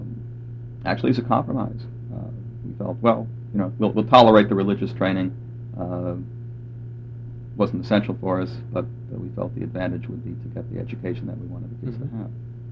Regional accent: Chicago, Illinois, United States; Growing up in Chicago, and even first moving to Youngstown, I had never belonged to a congregation before.

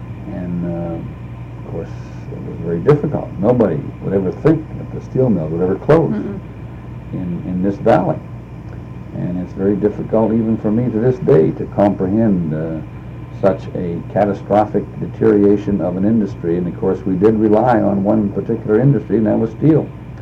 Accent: Youngstown, Ohio, United States; maybe it's because of the influence, because it's my hometown, but I noticed that in almost everywhere I went, that Youngstown always had something

